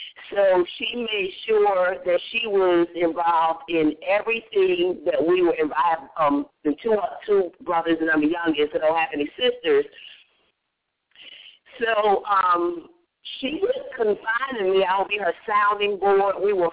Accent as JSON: {"language": "English", "town": "Philadelphia", "region": "Pennsylvania", "country": "United States", "said": "we're from Philadelphia"}